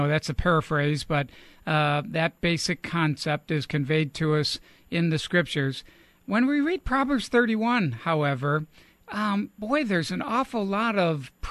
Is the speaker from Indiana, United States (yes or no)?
no; Buffalo, New York, United States; now in South Carolina, United States; we just recently had flooding here in South Carolina. I'm originally from Buffalo, New York